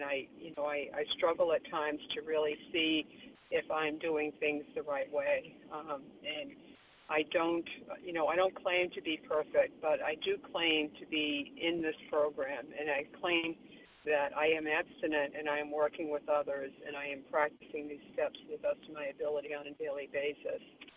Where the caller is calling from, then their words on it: Florida, United States; I'm calling in from Florida today.